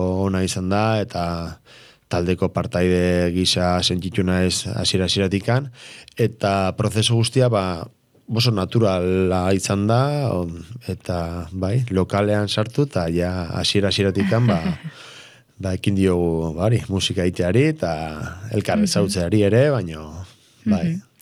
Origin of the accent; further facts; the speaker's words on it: Legazpi, Basque Country, Spain; porque ni Leazpikoa naiz, da, behai, ba, oinatin